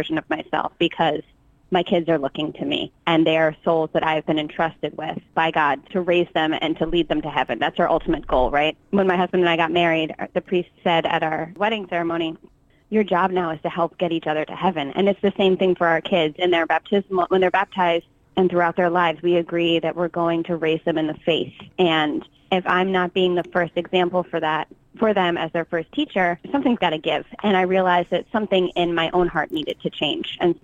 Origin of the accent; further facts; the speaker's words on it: New Jersey, United States; So I grew up in New Jersey.